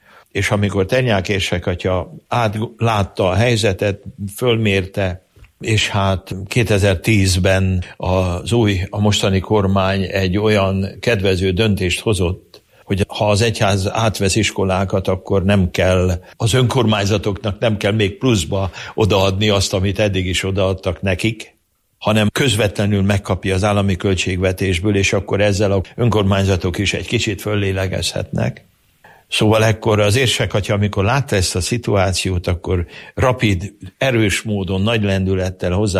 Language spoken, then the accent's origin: Hungarian; Gyöngyös, Heves, Hungary; born there; a szülővárosomban, ahol születtem, igaz, hogy a kórházban, de hát mindegy, úgy volt beírva mindig a személyigazolványomban, hogy Gyöngyös